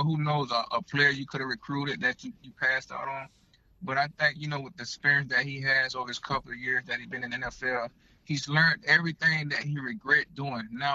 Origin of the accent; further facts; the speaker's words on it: Miami, Florida, United States; to go out there and be in my hometown, which is Miami